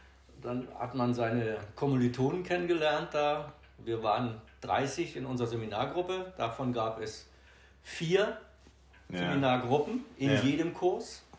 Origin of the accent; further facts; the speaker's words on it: Neubrandenburg, Mecklenburg-Vorpommern, Germany; gebürtig, ein gebürtiger Neubrandenburger, ein Urmecklenburger, wenn man so will, mit vorgeschichtlicher Generation Hinterpommern und Sachsen, also Dresdner.